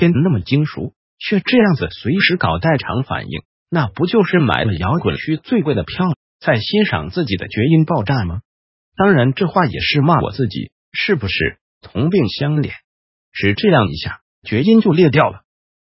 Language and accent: Chinese; Taiwan; 那我们台湾人因为有一个大魔教叫做佛教